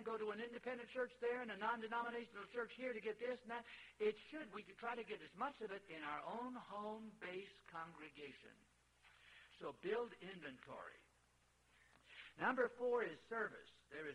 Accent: Pittsburgh, Pennsylvania, United States; I'm an Eastern boy. I was raised in Pittsburgh, PA, and went to school in New York

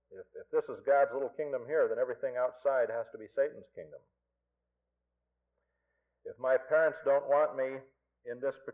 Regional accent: the West, United States; And this is what explains the big phenomenon of what we know out in the West. I grew up in the West.

